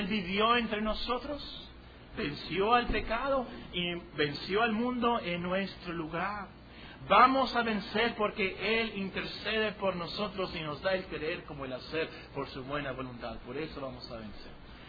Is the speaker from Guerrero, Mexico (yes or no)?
no; Veracruz, Mexico; Es que yo soy de Veracruz, hermano. El odio jarocho